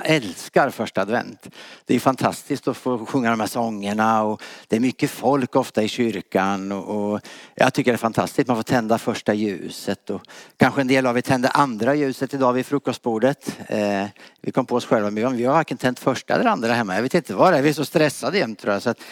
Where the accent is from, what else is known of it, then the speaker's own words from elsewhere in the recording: Östergötland, Sweden; accent: Östergötland dialect; Vi kommer ursprungligen från Östergötland. Det hör ni säkert. Det kommer ni höra. Min vackra, breda östgötska.